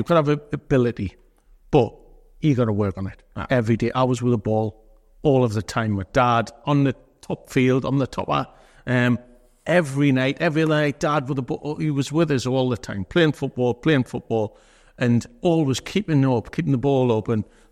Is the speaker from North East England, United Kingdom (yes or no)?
yes; Gateshead, North East England, United Kingdom; accent: Geordie; now in Sunderland, United Kingdom; Geordie come in, So Gateshead, even though I live in Sunderland now.